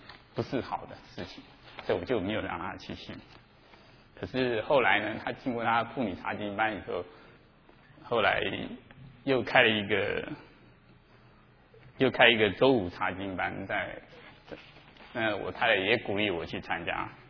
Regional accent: Taiwan; moved away as an adult; now in United States; 我是来自台湾，我是在美国拿到学位。

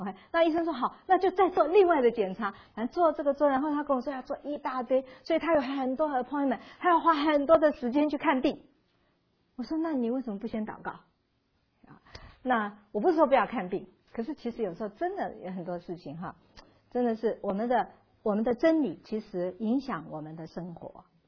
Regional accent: China; 说到这个我们中国人说什么三个臭皮匠

